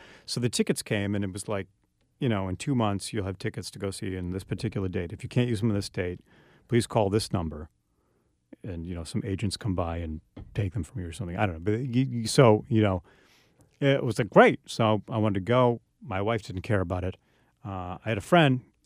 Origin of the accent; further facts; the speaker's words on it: Boston, Massachusetts, United States; How many times I grew up going around Boston?